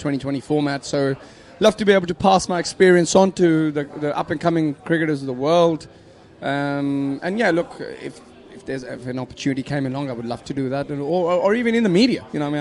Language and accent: English; England, United Kingdom; as an Englishman